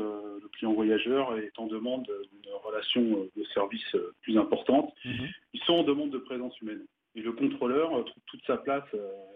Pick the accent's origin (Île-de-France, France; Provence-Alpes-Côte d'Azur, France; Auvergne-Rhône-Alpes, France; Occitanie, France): Île-de-France, France; Alors, comme moi, j'ai grandi en Seine-Saint-Denis